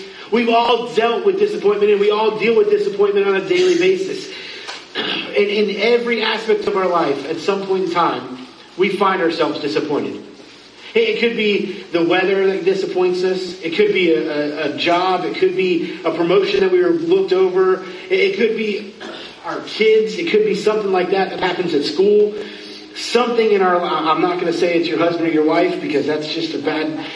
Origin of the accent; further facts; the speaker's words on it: Florida, United States; Now, I know that's really weird. I'm from Florida.